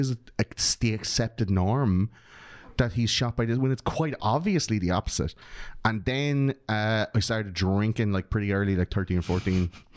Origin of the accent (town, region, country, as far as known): Ireland; born or raised there